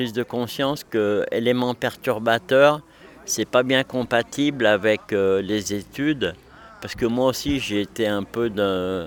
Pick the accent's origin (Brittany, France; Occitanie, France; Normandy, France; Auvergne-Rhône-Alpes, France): Auvergne-Rhône-Alpes, France; Vienne; born there; now in Aubenas, France; Je suis donc résident à l'EHPAD Saint-Joseph, ici à Aubenas. Je suis né à Vienne, dans l'Isère.